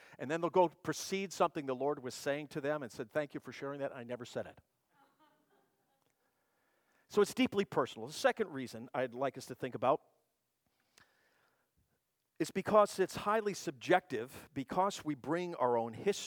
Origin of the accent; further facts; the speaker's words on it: United States; I grew up 22 miles outside of New York City.